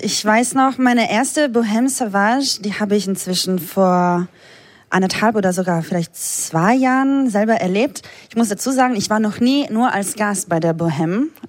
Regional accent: Friuli-Venezia Giulia, Italy; also born or lived in Slovenia; Ich bin 50 Meter vor der slowenischen Grenze geboren, in einem Krankenhaus. Genau, aber ich bin in Italien aufgewachsen, zwar auch in, hauptsächlich in der slowenischen Minderheit. Genau, deshalb bin ich zweisprachig groß geworden.

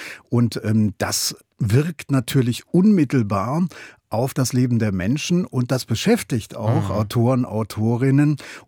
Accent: Rhine, Germany; Also du sagst schon richtig, ich bin am Rhein groß geworden mit dem Dieseltuckern der Frachtschiffe. Das habe ich wirklich noch im Ohr.

